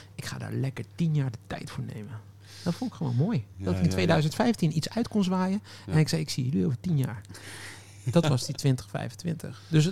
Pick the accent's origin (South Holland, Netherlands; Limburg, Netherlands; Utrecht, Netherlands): South Holland, Netherlands; Rotterdam; En wij als Rotterdammers waren die 11 miljoen kwijt die ze erin gepompt hadden.